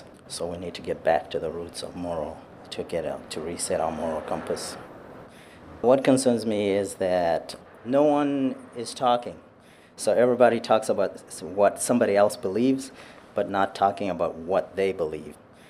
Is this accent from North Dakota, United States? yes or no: no; Ann Arbor, Michigan, United States; I'm from Ann Arbor.